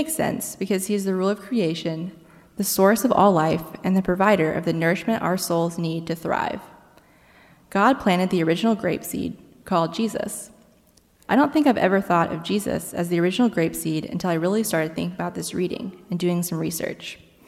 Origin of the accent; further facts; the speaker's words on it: Memphis, Tennessee, United States; However, my decision to come to Clemson meant me leaving behind my family in my church community, where I grew up in Memphis.